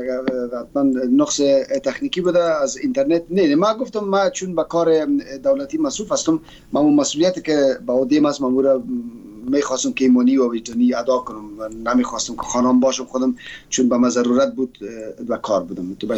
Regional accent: Kabul, Afghanistan; now in Germany; من از کابل افغانستان هستم و تقریبا اگر برتانم تو مکمل بگویم 40 سال پیش و مهاجرت کردیم از افغانستان.

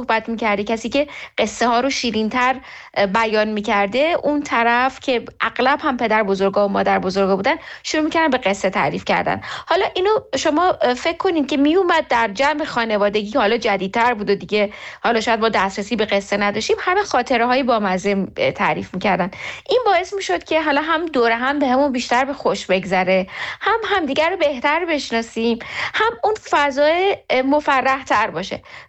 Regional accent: Isfahan, Iran; born there; من اصفهان به دنیا اومدم به خاطر اینکه حالا شغل پدرم اونجا بوده، ولی اصالتا کردم، ولی خب خودمونم در حالا جاهای مختلف دنیا زندگی کردیم.

